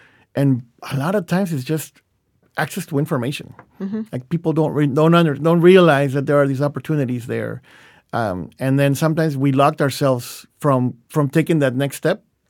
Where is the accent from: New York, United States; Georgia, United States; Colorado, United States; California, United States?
California, United States; growing up in the South Bay, which is where I grew up, there were a lot of Latino families around us.